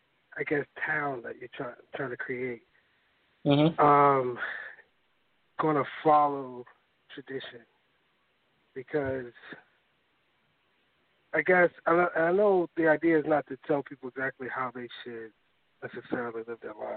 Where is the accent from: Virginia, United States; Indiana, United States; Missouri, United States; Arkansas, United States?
Virginia, United States; Richmond; I'm from Richmond, Virginia